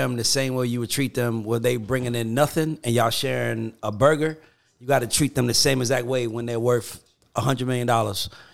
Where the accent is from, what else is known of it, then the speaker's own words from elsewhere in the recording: Atlanta, Georgia, United States; I'm from Atlanta managing a group from the Virgin Islands.